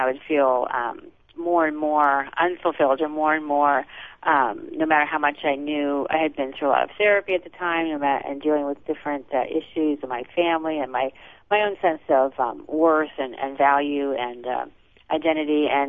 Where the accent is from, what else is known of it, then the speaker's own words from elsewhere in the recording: Ohio, United States; moved away as an adult; I grew up in Northeast Ohio and went to college in Ohio, Ohio State and University of Cincinnati, and then moved to Southern California when I was about 24 years old